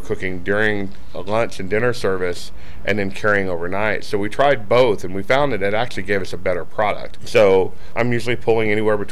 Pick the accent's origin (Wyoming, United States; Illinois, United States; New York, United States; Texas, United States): Texas, United States; Uvalde; now in Houston, United States; I'm originally from Uvalde, Texas.